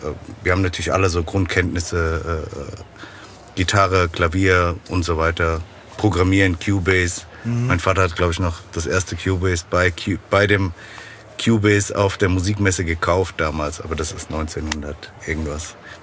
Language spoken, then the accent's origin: German; Frankfurt, Hesse, Germany; Frankfurt ist meine Heimatstadt, da bleibe ich auch. Hier ist ja auch mein ganzes Leben, die ganze Arbeit und alles ist hier.